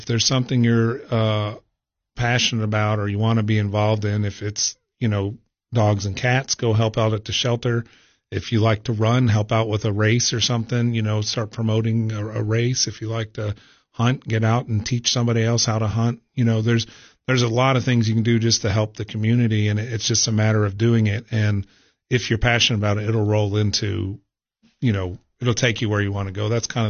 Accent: Ohio, United States; also born or lived in Midwest; now in Middle Tennessee, United States; I grew up kind of all over, mostly in Ohio, but my dad was with Sears and Roebuck for years, and we moved throughout the Midwest.

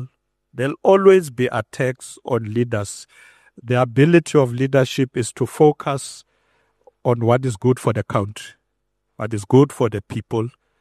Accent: Alexandra, Gauteng, South Africa; Well, I grew up in Alex, and in 1982, I was at Alexander High School, where we started the Congress of South African Students.

